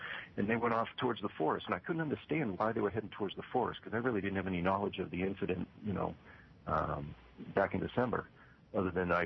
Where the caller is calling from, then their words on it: China; I'm calling you from China